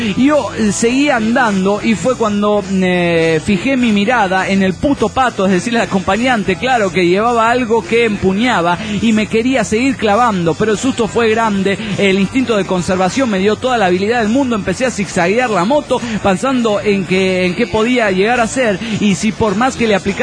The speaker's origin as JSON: {"language": "Spanish", "region": "San Salvador", "country": "El Salvador", "said": "de San Salvador, Salvador."}